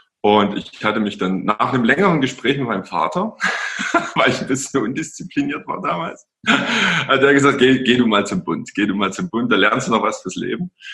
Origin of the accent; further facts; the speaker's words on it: Pirna, Saxony, Germany; Also meine Wurzeln, die liegen in Pirna, das ist bei Dresden. Da bin ich groß geworden, ich bin Jahrgang 82. Und ja, bin hier aufgewachsen, in einem sehr behüteten Elternhaus